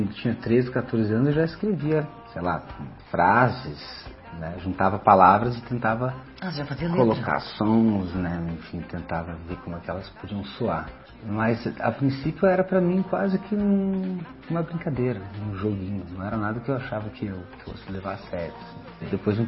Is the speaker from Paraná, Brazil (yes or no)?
yes; Curitiba, Paraná, Brazil; sou curitibano aqui, nascido na capital aqui dos Pinheirais em 1976.